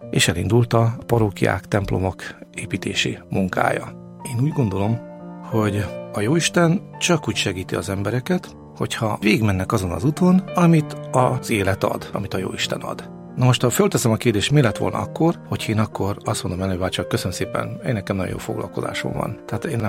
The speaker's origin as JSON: {"language": "Hungarian", "region": "Zakarpattia Oblast", "country": "Ukraine", "tie": "born or raised there", "said": "Kárpátaljáról jövök, ahol a kommunizmusban felnőni az nem volt könnyű dolog."}